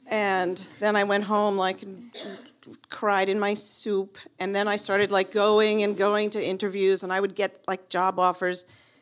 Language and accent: English; Yonkers, New York, United States; I grew up in Yonkers, which is just over the Bronx. I literally lived right over the Bronx border. I went to high school in the Bronx